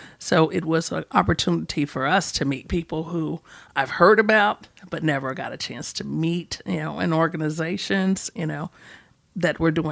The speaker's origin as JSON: {"language": "English", "town": "Atlanta", "region": "Georgia", "country": "United States", "said": "We're all from Atlanta."}